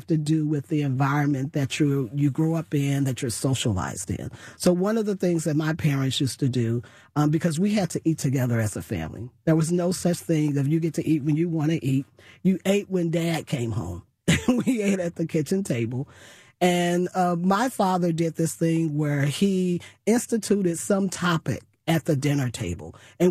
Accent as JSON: {"language": "English", "town": "St. Louis", "region": "Missouri", "country": "United States", "tie": "born or raised there", "said": "So my parents, we grew up in the Jeff Vanderloo community, which has always been a working class community and a huge concentration of folks that are just growing up in poverty. I attended Dunbar Elementary School, which is part of the St. Louis public school system."}